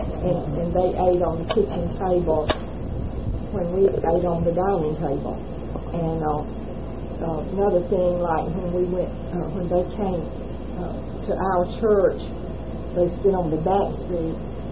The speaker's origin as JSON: {"language": "English", "region": "Alabama", "country": "United States", "tie": "born or raised there", "said": "Well, I grew up in Dale County. I was born in Dale County."}